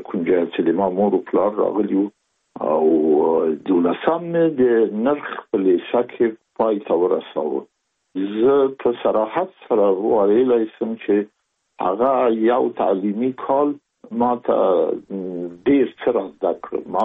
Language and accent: Pashto; Kabul, Afghanistan; زه زېږېدلی په کابل کې یم. د کابل په چارګي کې ګزرګاه پله ته ورڅېرمه او کلی د شکلا خان کلا، هلته زه زېږېدلی یم.